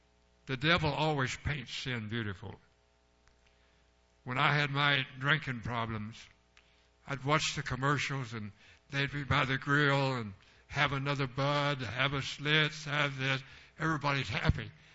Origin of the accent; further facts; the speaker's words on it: United States; I thought that was a great privilege as an American. I thought that's what we were. We're Americans, and other countries can't do that.